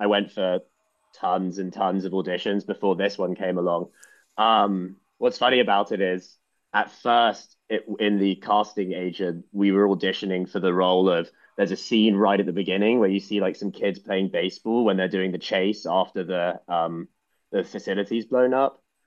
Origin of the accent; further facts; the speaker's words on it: London, United Kingdom; Yeah, I grew up in London, so it was about a 2-3 hour drive.